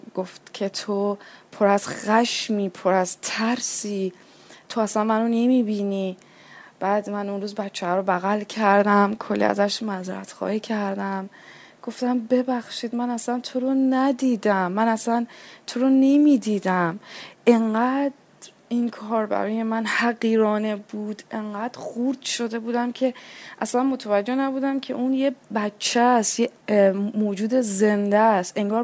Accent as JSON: {"language": "Persian", "country": "Iran", "moved": "yes", "said": "من پاشدم از ایران اومدم اینجا"}